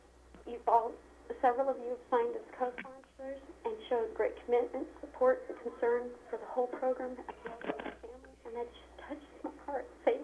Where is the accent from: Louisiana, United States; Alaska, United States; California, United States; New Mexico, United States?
Alaska, United States; Eagle River; I'm from Eagle River.